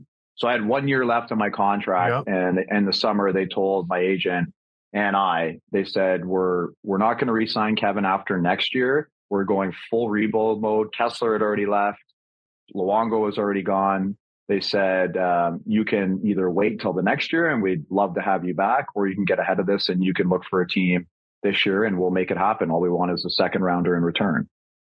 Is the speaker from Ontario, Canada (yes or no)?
yes; Hamilton, Ontario, Canada; Huge chip on my shoulder going back to the Port Dalhousie days and just the way I grew up in Hamilton.